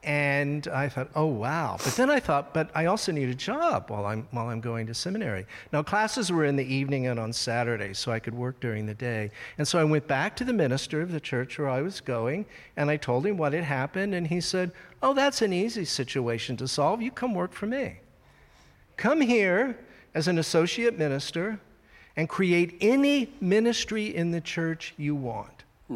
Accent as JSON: {"language": "English", "town": "Washington", "region": "District of Columbia", "country": "United States", "tie": "born or raised there", "said": "It actually goes back to when I was 11, and I was growing up in Washington, D.C., and we were members of National City Christian Church, which is a big cathedral church about 5 blocks from the White House"}